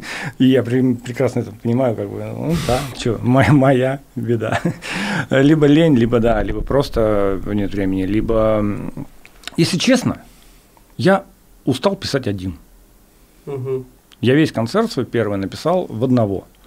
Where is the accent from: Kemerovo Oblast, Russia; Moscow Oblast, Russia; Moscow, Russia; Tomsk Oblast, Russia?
Tomsk Oblast, Russia; Tomsk; Я вырос прям в Томске, прям 90. Ну, у меня первые 10 лет, получается, 80-е. Ну, то есть я в СССР первые 10 лет жил.